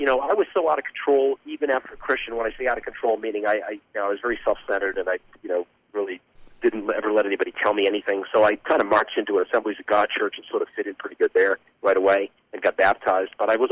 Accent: Boston, Massachusetts, United States; I don't know anybody. I'm from Boston. I've only been here 4 days.

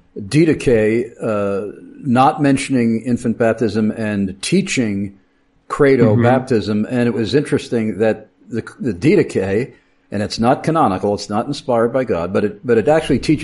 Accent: New York, United States; I'm from Pennsylvania now. I'm originally from New York.

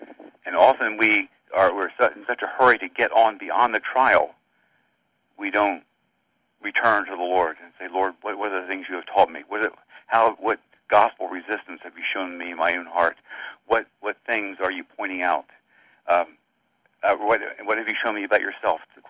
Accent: Rehoboth Beach, Delaware, United States; I grew up at in Rehoboth Beach, Delaware, and that's a summer resort, and right now it's a teeming with people, I imagine.

